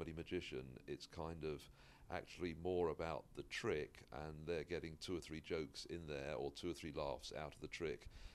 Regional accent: United Kingdom; accent: British; now in United States; I didn't move to America going, if I move to America, my British accent will be a real advantage to me.

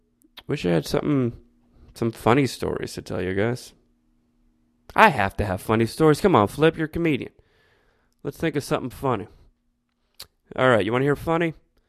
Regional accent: Florida, United States; Whereas I grew up in South Florida, all of my family is in South Florida.

